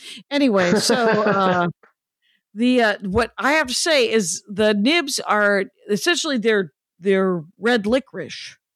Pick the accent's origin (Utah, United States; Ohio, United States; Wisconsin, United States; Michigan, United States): Wisconsin, United States; South Milwaukee; I'm from Wisconsin